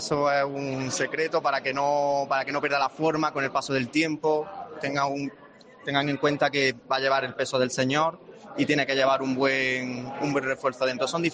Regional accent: Granada, Andalusia, Spain; ha sido un orgullo como granadino bordarle un trabajo de bordado a la patrona de Granada

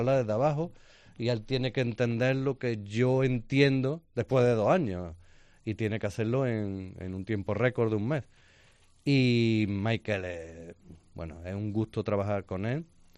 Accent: Córdoba, Andalusia, Spain; como cordobés para mí sería muy obvio irme al museo e inspirarme en su obra.

